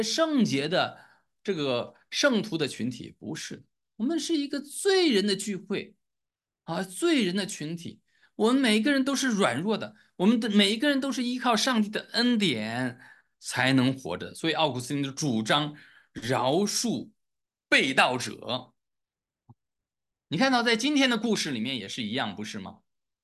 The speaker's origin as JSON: {"language": "Chinese", "country": "China", "said": "你要在这个我们中国人的思想里面"}